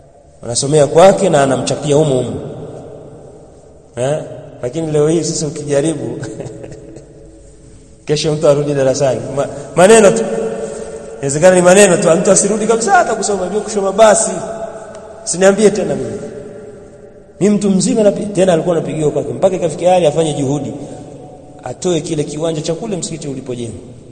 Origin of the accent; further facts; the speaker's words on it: Bukoba, Kagera, Tanzania; sababu mimi nimekulia Bukoba mjini.